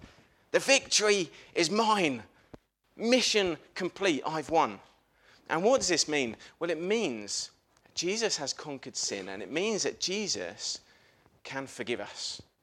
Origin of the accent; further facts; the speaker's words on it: England, United Kingdom; But because I'm English, maybe Welsh people wouldn't say this.